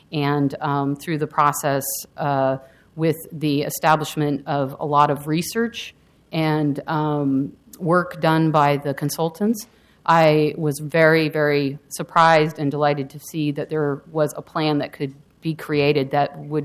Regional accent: Pacific Northwest, United States; I was here because I grew up in the Northwest

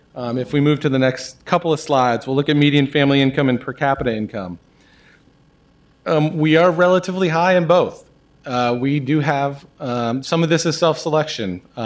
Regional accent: Beaverton, Oregon, United States; I mean, I wasn't born here, but I grew up in Beaverton. I think of myself as a Portlander

